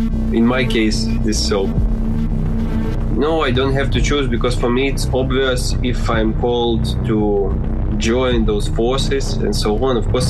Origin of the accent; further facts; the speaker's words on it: Luhansk, Luhansk Oblast, Ukraine; now in Kyiv, Ukraine; a musician from Kyiv, originally born and raised in Luhansk, which is now occupied by Russians.